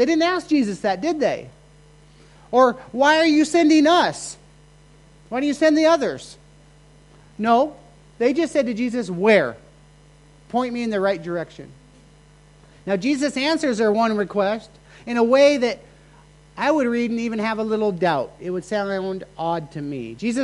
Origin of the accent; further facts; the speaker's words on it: United States; now in Chiang Mai, Thailand; You know, we, as an American, celebrate Thanksgiving.